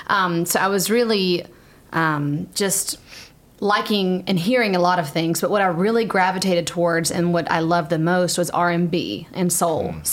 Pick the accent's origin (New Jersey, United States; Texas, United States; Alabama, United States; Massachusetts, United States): Alabama, United States; Yeah, so I grew up in Alabama, and I just remember like sitting in the living room